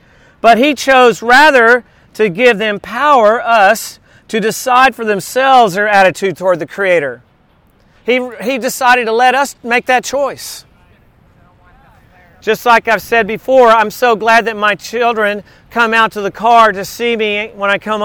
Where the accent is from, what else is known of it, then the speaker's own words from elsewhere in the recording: Corpus Christi, Texas, United States; Growing up in Corpus Christi, Texas, there was a school called Incarnate Word.